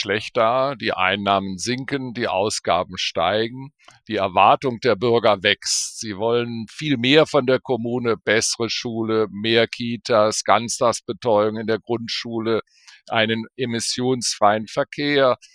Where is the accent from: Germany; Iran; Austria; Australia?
Germany; Bonn, North Rhine-Westphalia; Und insofern bin ich regelmäßig in Berlin, aber meine Heimat ist eigentlich Bonn.